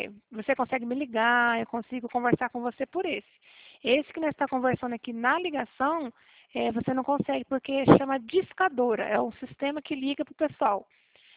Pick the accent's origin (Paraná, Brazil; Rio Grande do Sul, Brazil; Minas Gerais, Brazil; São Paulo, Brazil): Paraná, Brazil; Cornélio Procópio; Eu sou da cidade de Cornélio Procópio, no norte do Paraná.